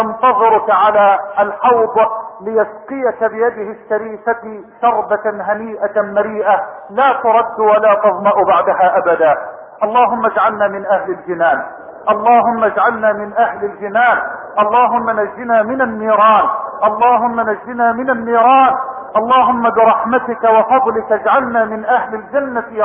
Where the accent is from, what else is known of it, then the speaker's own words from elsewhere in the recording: Egypt; بلدنا مصر